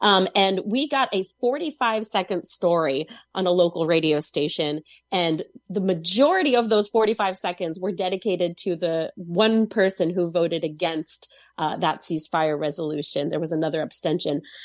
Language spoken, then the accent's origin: English; Israel; now in United States; I myself am an Israeli-American citizen. I grew up in Israel.